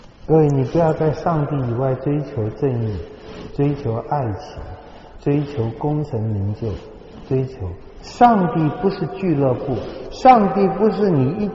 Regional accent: China; 我们中国人一样，各位最好就逃到外公那里去。

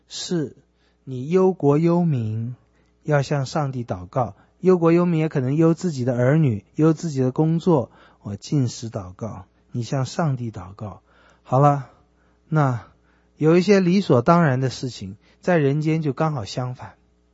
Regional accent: China; 这一点我又觉得我们中国人有个很大麻烦，因为中国人也是好面子

